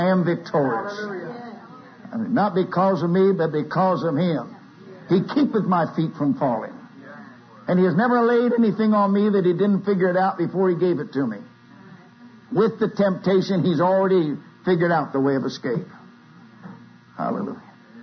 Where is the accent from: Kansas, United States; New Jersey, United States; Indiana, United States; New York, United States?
Indiana, United States; For those that don't know me, just by way of introduction, I'm a Hoosier from Indiana.